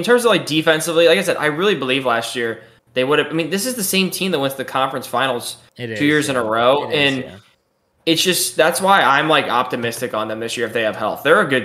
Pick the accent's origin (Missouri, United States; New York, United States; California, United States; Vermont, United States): Missouri, United States; St. Louis; I'm from St. Louis, so it's not even like I like hate the Leafs.